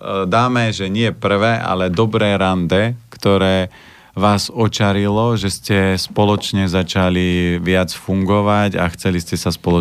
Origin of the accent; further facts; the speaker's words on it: Žilina Region, Slovakia; now in Bratislava, Slovakia; ja som z Oravy